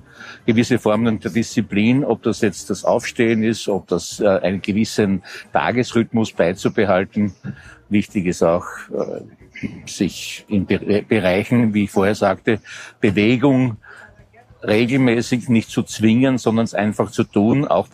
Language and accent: German; Graz, Styria, Austria; für mich als Grazer